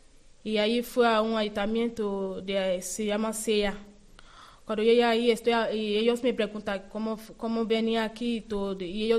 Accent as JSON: {"language": "Spanish", "country": "Nigeria", "second_language": "Spanish", "moved": "yes", "lives_now": "Spain", "said": "Soy de Nigeria, en Ondo State, de Lagos, parte de Lagos."}